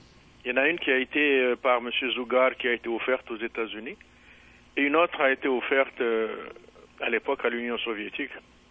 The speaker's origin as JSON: {"language": "French", "town": "Relizane", "region": "Relizane Province", "country": "Algeria", "said": "Moi, je suis de Relizane"}